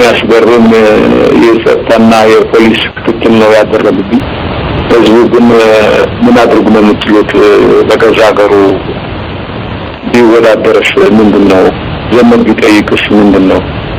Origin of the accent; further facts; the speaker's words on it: Tembien, Tigray, Ethiopia; ወደ ትግራይ በተለይ ደግሞ ወደ ተንቤን ነው የሄድኩት። ተንቤን የተወለድኩበት አካባቢ ነው፣ ያደኩበት አካባቢ ነው።